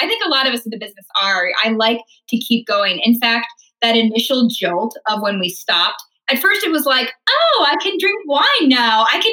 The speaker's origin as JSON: {"language": "English", "town": "Chicago", "region": "Illinois", "country": "United States", "tie": "born or raised there", "lives_now": "New York, United States", "said": "So, although I grew up in Chicago, but they moved to Charlotte"}